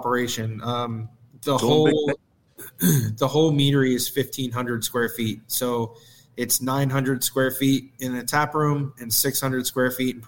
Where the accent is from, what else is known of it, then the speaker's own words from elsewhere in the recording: Pennsylvania, United States; I'm from Pennsylvania, and I would love to have the product there.